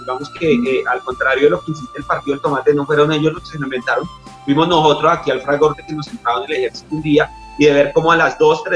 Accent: Bogotá, Colombia; now in Boyacá, Colombia; yo llegué aquí a Boyacá como en el 2005. Yo soy bogotano, allá me crié, yo soy de los que encuentro una dirección en Kennedy, sabe llegar a Bosa, tiene amigos en Quiroga, cosas así por el estilo.

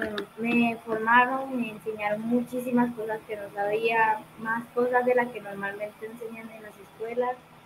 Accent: Venezuela; moved away; Yo vengo aquí de Venezuela, llegué aquí en el 2019.

